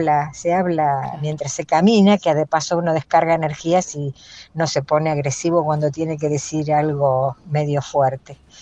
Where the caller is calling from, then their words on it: La Plata, Buenos Aires Province, Argentina; de La Plata, tengo 67 años